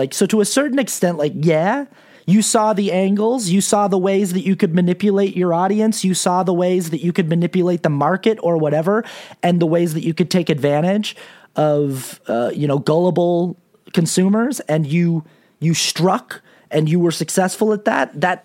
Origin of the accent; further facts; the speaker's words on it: Salt Lake City, Utah, United States; I watch that show sometimes because I'm from Salt Lake City and like that's the only Real Housewives show I watch.